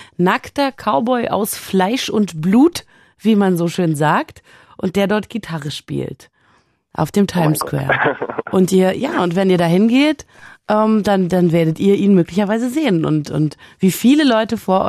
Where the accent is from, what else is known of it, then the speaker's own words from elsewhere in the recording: Berlin, Germany; ich komme ja aus Berlin